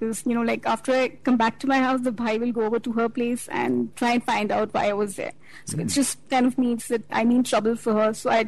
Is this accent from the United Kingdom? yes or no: no; India; You know, since we're Indian, so they're not very comfortable with our presence here.